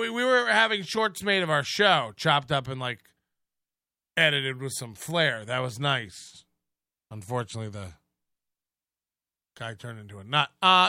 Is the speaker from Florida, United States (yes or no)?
yes; Florida, United States; When I was growing up in Florida